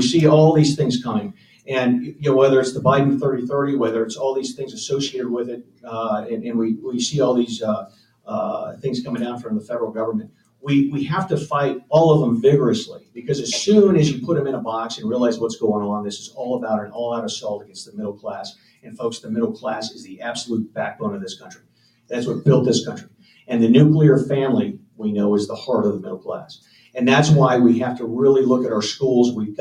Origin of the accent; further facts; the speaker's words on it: Wyoming, United States; And, you know, I am from Wyoming. I am a native of this state.